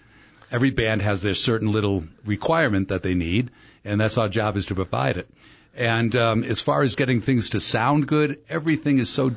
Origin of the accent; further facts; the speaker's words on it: Rhode Island, United States; now in Arizona, United States; Well, what happened is I came out here from Rhode Island.